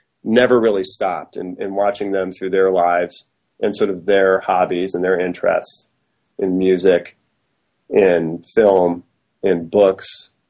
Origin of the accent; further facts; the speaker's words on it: Southfield, Michigan, United States; where I grew up in Southfield, Michigan, it was a testing center for new technologies on the phone system.